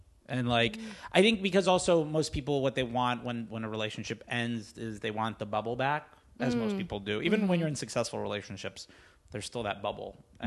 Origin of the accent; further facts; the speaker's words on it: Fort Lauderdale, Florida, United States; I do that with, I'm from Fort Lauderdale, and I do that with there.